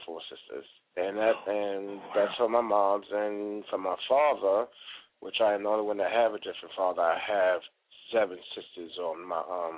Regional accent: Brooklyn, New York, United States; born there; I was born in Brooklyn, New York.

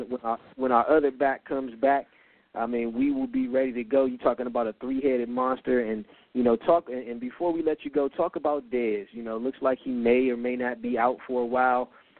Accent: Washington, District of Columbia, United States; I was born and raised in Washington, D.C., grew up a Cowboy fan

